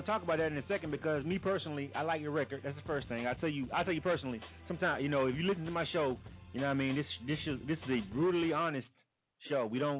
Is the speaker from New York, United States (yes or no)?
no; Florida, United States; now in Atlanta, United States; You know, I'm from Florida myself. A lot of people don't know that because I've been in Atlanta for so long.